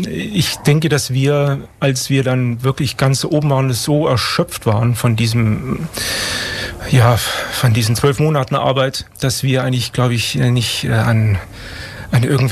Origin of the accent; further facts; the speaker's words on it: Friedrichshafen, Baden-Württemberg, Germany; Ich komme ja aus Friedrichshafen, da gibt es ein Freibad mit einem 10-Meter Sprungturm.